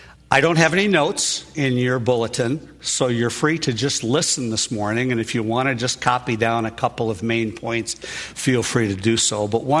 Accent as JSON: {"language": "English", "town": "Chicago", "region": "Illinois", "country": "United States", "tie": "born or raised there", "said": "I don't go hunting because I was raised in Chicago, and the only thing people hunt there is people."}